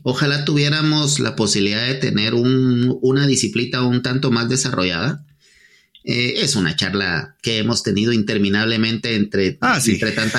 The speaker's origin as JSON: {"language": "Spanish", "country": "Guatemala", "said": "creo que como guatemaltecos nuestra sociedad y nuestros grupos todavía no están listos"}